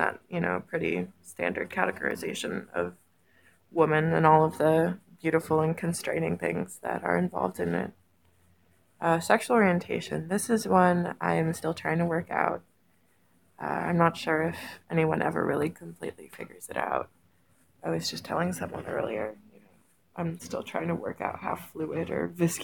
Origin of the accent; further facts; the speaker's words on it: United States; Sorry to disappoint. I am not. I am just American.